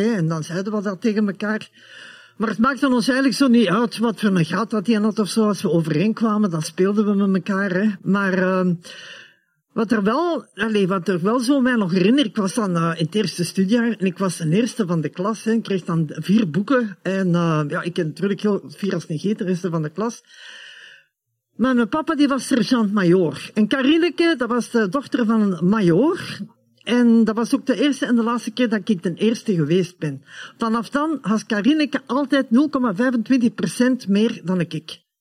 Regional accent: North Rhine-Westphalia, Germany; accent: Cologne dialect; first language German; Dutch is a second language; Op dat moment was dat ideaal, dat mijn Duits mijn moedertaal was. En niet alleen Duits, ook dat Keuls dialect.

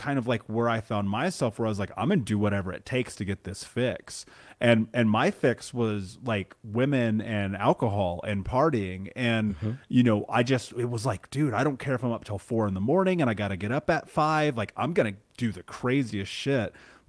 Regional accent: Indiana, United States; like growing up in the Midwest, living in Indiana, like struggling to survive

